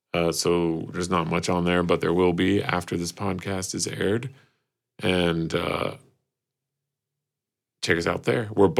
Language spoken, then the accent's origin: English; Canada; also born or lived in Nicaragua; because I'm Canadian and Nicaraguan.